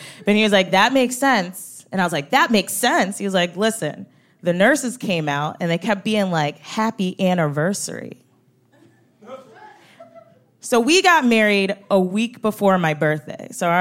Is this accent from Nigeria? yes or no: yes; Nigeria; I'm Nigerian too.